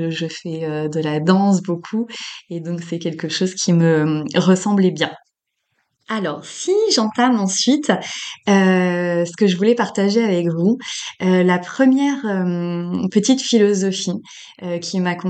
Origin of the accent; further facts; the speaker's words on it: Paris, Île-de-France, France; j'ai 45 ans bientôt, d'ici un mois. Je suis parisienne depuis toujours, tombée dedans quand j'étais petite